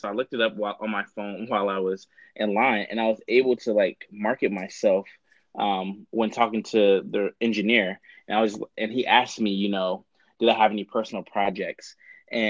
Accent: Atlanta, Georgia, United States; So I went to Georgia Tech. I'm originally from Atlanta.

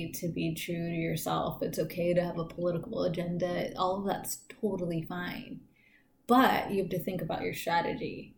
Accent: San Diego, California, United States; I grew up in Golden Hills, like Logan neighborhood, they see what that is now, right?

